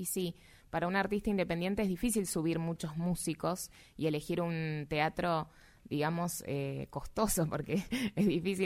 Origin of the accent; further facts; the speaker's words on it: Paso del Rey, Buenos Aires Province, Argentina; nuestro lugar, que es Paso del Rey. Nosotros somos de Paso del Rey de Moreno.